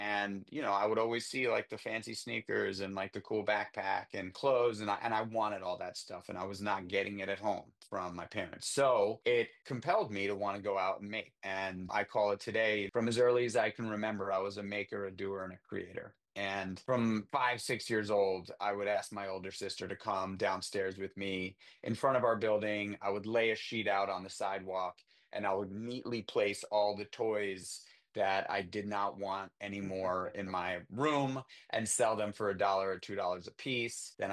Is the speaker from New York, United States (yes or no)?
yes; New York, United States; I grew up in the Big Apple in Manhattan, in New York City. I was born in 1980